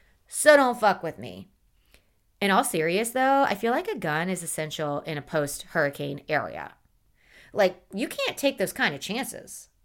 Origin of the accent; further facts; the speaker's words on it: the South, United States; I grew up in the South.